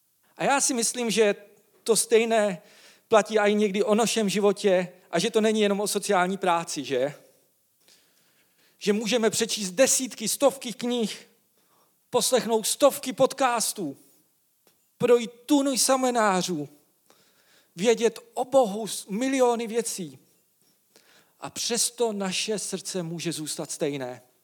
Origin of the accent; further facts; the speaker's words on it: Vikýřovice, Olomouc Region, Czechia; a jsem tady jeden ze starších, z vedoucích tady na kostele a přistěhoval jsem se pár let zpátky, jsem ze Šumperka, z Vikýřovic